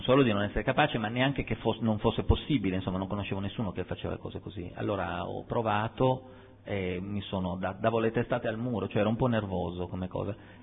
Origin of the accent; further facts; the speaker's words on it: Sardinia, Italy; io sono sardo, vengo da un'isola